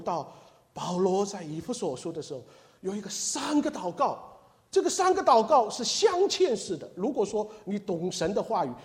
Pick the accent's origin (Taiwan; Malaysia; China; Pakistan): China; 跟我们从大陆来的